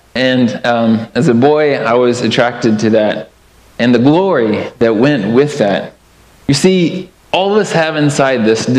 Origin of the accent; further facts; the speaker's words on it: Kentucky, United States; When I was a boy, like almost all boys growing up in Kentucky, I loved my Kentucky Wildcats.